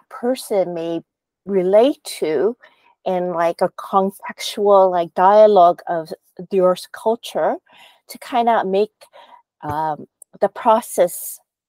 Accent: Canada; I've been born and raised in Canada.

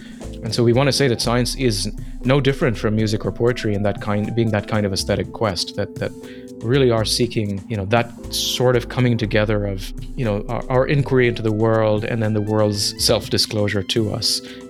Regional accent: Oman; also born or lived in Qatar; Yeah, I grew up in the Middle East, in the Arabian Gulf. I was born in Qatar. I spent most of my childhood in Oman, which is a quiet country on the Arabian Gulf that not many people talk about.

